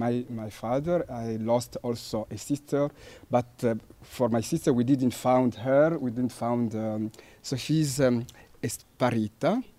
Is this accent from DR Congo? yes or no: yes; DR Congo; English is a second language; now in Italy; I'm 44 years. I'm Italian from Congo, former Zaire, so in the center of Africa.